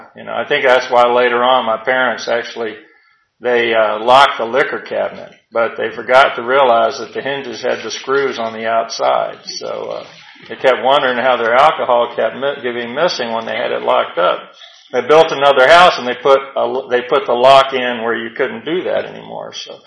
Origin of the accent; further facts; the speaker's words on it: Georgia, United States; born there; I was born in Georgia Baptist Hospital in 1955. I'm 63 years old